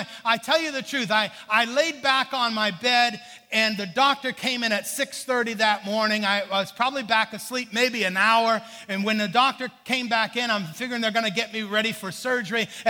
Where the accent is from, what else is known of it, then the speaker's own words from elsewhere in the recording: Maine, United States; And I'm from Maine. You know, you eat anything out of the ground anytime you want it.